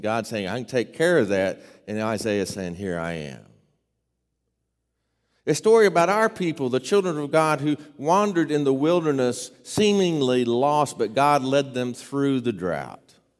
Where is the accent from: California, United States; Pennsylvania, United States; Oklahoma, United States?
Oklahoma, United States; I grew up in the Holy Land. That's Oklahoma for those uninformed.